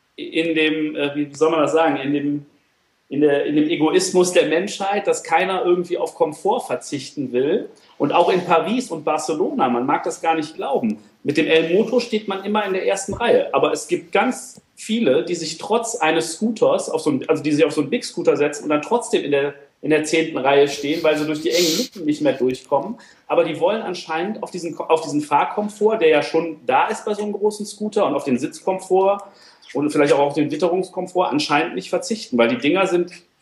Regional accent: Troisdorf, North Rhine-Westphalia, Germany; ich komme aus Troisdorf. Das ist bei, ja, eher ist es bei Bonn als bei Köln. Es liegt genau zwischen Köln und Bonn. Bisschen näher an Bonn.

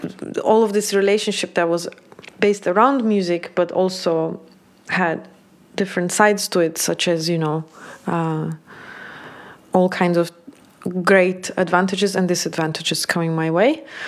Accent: Turkey; also born or lived in Azerbaijan; And then when we moved to Turkey, where I grew up, both my parents built pretty strong

